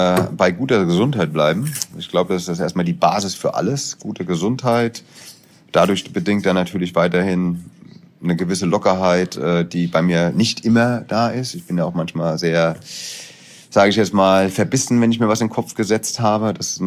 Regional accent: Hesse, Germany; weil die Frankfurter grüne Soße eben auch so ein bisschen so eine Reminiscence an meine Heimatregion ist. Aus dem Hessischen

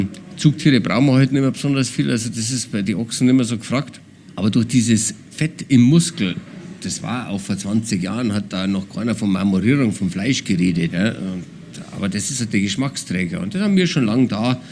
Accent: Bavaria, Germany; Ich komme eigentlich aus dem Allgäu. Meine Familie kommt aus dem Allgäu, aus Nesselwang im Allgäu

